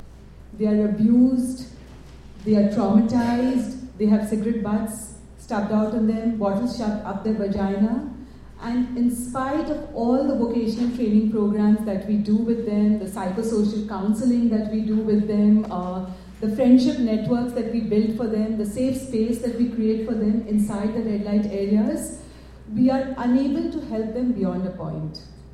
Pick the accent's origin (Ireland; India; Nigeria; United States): India; I'm from India